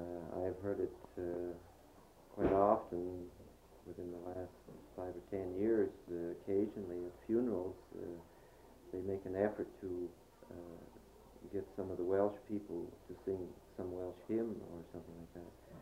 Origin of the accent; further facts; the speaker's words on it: Bangor, Saskatchewan, Canada; born there; I was born in 1926 in Bangor.